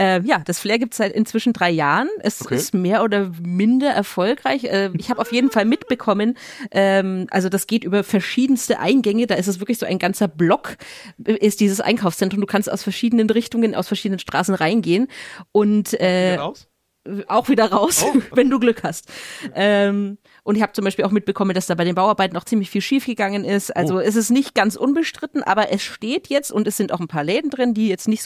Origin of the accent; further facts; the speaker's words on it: Nuremberg, Bavaria, Germany; Ich als Nürnbergerin bin die ganze Zeit aufgewachsen mit Fett lieber Fünfter als Fötter.